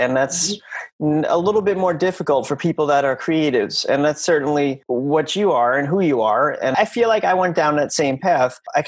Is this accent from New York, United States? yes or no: yes; Long Island, New York, United States; Look, I'm from Long Island, okay? The accent is not great.